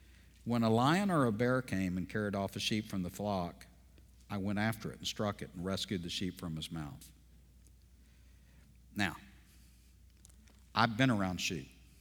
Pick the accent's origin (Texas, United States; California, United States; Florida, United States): Texas, United States; I grew up in East Texas. One of the things we did when we were younger, because we were boys from East Texas, is we had rock fights.